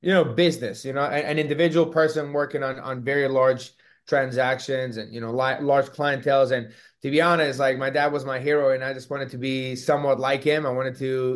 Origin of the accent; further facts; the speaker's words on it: Barcelona, Catalonia, Spain; I was born and raised in Barcelona, Spain.